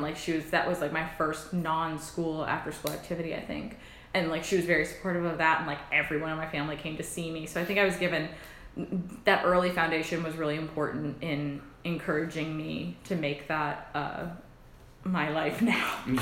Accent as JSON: {"language": "English", "region": "New York", "country": "United States", "tie": "born there", "said": "And then I was born in Westchester, New York, so it was a half hour away from Manhattan"}